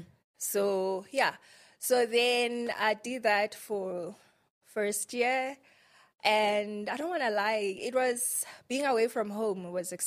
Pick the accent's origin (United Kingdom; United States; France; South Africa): South Africa; Limpopo; Okay. So I was born in Venda. Raised there, so I grew up there up until matric. I'm the only child.